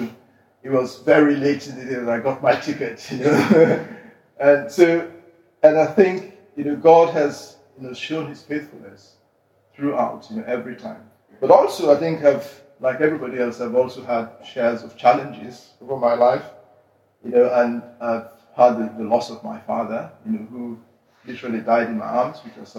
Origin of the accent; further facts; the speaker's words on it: Sierra Leone; And I think in growing up in Sierra Leone, they didn't have much.